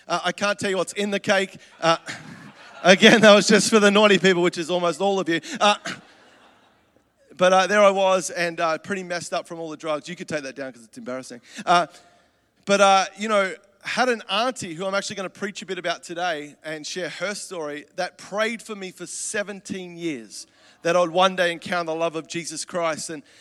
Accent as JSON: {"language": "English", "country": "Australia", "said": "I'm from Australia, but I'm not a freak."}